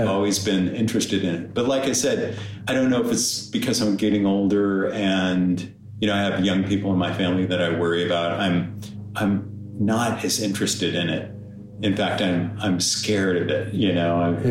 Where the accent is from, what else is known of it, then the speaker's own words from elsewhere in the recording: Denver, Colorado, United States; I grew up in Colorado. I grew up in southeastern Denver.